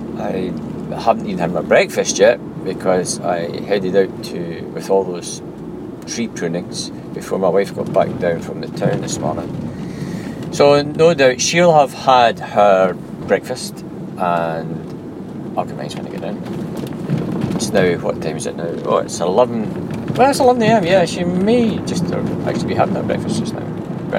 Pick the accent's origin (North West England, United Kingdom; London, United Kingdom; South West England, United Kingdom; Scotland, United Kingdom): Scotland, United Kingdom; Bathgate; And looking down on the town of my hometown, Bathgate.